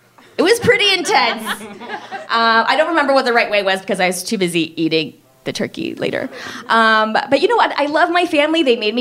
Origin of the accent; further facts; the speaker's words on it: Miami, Florida, United States; So I grew up in Miami. Yeah. 305. 305 till I die. My family is Korean, and I have two younger brothers.